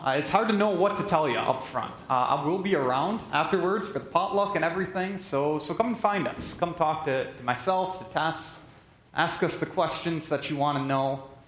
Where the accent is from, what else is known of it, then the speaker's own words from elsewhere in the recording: Wisconsin, United States; moved away as an adult; now in Kanawha, United States; I'm from Kanawha, Iowa. That's in north central Iowa. Originally, I'm from Wisconsin, so I'm still settling into Iowa a little bit. We've been here 5 years